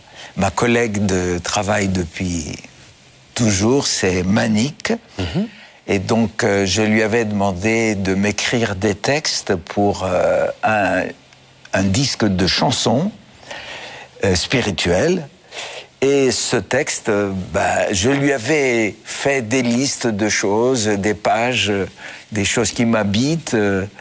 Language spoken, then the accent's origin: French; Athens, Attica, Greece; Comme Obélix, je suis tombé dedans quand j'étais petit, en Grèce. Ma famille était très, très chrétienne, très pratiquante.